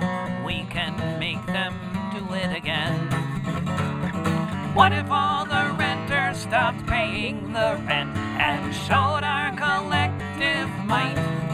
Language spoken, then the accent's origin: English; Portland, Oregon, United States; from Portland, Oregon